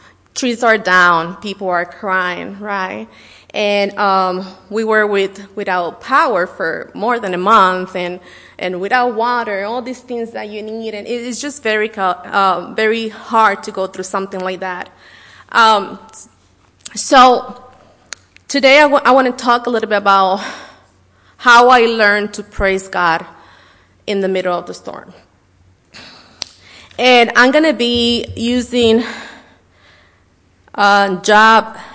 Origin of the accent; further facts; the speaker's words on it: Puerto Rico; English is a second language; I'm from Puerto Rico, and we have, especially between July and September